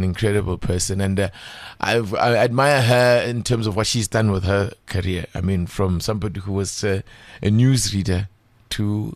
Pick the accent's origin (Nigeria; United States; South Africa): South Africa; Pretoria, Gauteng; born there; I was born in Lady Selborne. What was Lady Selborne? There was a hospital there on your way to Mabopane. That's where I was born. But my parents were living in Attridgeville at the time. So I lived there until I had to go to school